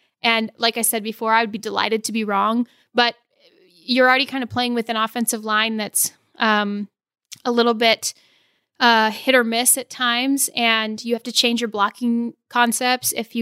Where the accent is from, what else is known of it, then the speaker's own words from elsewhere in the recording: Arizona, United States; who also, by the way, played for my hometown Arizona Hotshots the AAF